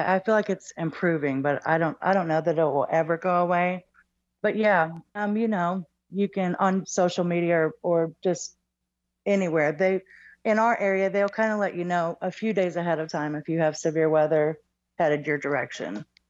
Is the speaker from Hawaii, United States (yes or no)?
no; Arkansas, United States; No, I grew up in Arkansas.